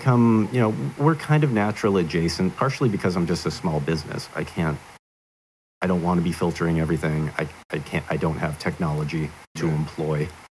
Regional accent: California, United States; I grew up in Sonoma County. And for a period, we were on a 40-acre ranch that had about 20 acres of grapes.

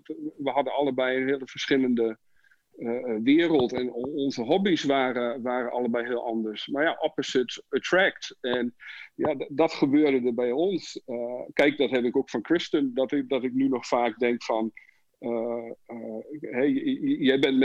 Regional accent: Wierden, Overijssel, Netherlands; now in United States; ik kom uit Wierden, klein plaatsje bij Almelo.

